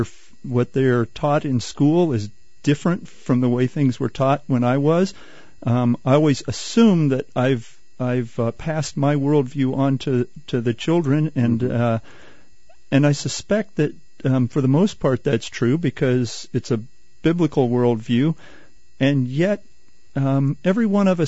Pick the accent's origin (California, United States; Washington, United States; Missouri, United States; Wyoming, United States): Missouri, United States; Warrensburg; I'm from Warrensburg, Missouri, about 50 miles east of Kansas City.